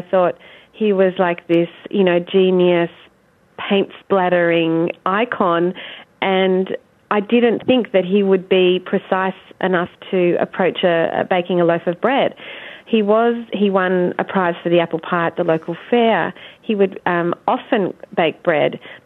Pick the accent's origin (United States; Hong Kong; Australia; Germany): Australia; here I am from Australia, you know, discovering this very domestic day-to-day side of a man who's become an icon.